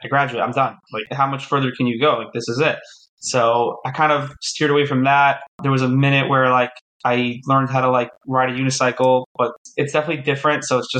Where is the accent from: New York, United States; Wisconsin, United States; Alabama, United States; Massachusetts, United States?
New York, United States; Queens; now in Far Rockaway, United States; I am 26 years old. I currently live in Far Rockaway, New York. I grew up in Queens, New York.